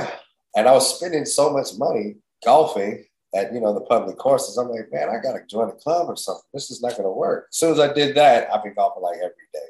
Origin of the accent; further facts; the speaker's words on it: California, United States; I grew up in San Fernando Valley, so our high schools and schools was always a mix, Persian, Armenian